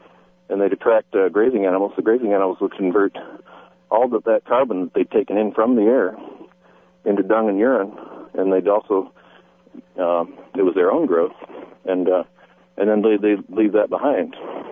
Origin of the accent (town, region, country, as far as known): Pennsylvania, United States; born or raised there